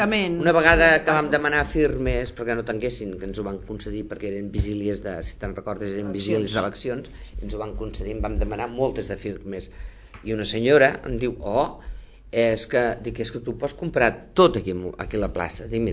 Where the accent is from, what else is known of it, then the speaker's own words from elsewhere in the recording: Montblanc, Catalonia, Spain; Tots som de Montblanc.